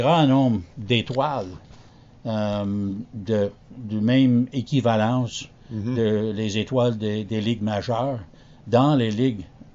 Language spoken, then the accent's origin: French; Montreal, Quebec, Canada; Mais je pense que ça a commencé quand j'étais dans mon enfance ici à Montréal